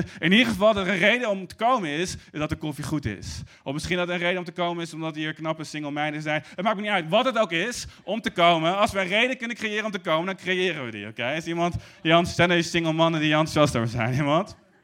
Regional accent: Arnhem, Gelderland, Netherlands; Ik ben in Arnhem opgegroeid

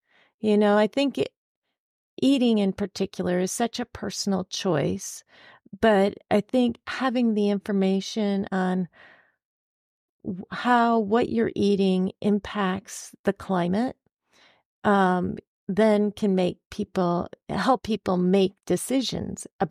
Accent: South Bend, Indiana, United States; also born or lived in California; I grew up in South Bend, Indiana, and have spent most of my life in Indiana. I did live in California on and off for 8 years as well.

